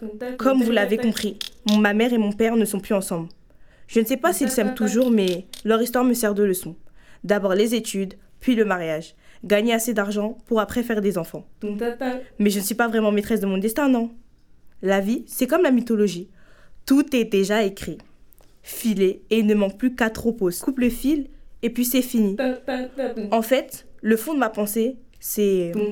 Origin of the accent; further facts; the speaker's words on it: Kinshasa, DR Congo; J'ai grandi au Congo, à Kinshasa plus précisément, avec mes deux parents côte à côte.